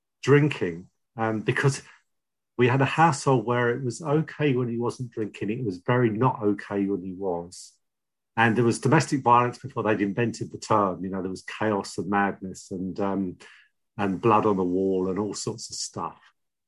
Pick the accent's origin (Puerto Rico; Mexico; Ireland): Ireland; Dublin, Leinster; born there; I was born in Dublin in Ireland in 1954.